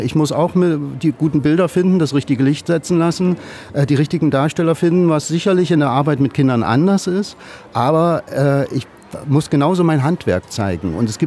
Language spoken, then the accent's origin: German; Naumburg, Saxony-Anhalt, Germany; born there; Ich war gerade in Naumburg, in meiner Geburtsstadt